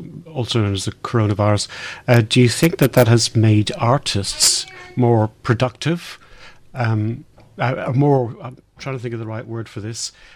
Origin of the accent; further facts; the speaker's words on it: Australia; I know, I'm Australian.